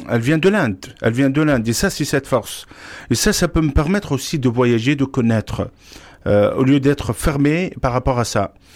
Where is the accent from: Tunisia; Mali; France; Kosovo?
Tunisia; Bardo, Tunis Governorate; moved away as an adult; also born or lived in Syria; ma mère est d'origine tunisienne et mon père est d'origine algérienne. Ma naissance, je suis né en Tunisie, la ville, elle est connue, s'appelle Bardo. J'ai fait mes études en Tunisie jusqu'à baccalauréat Tunisie.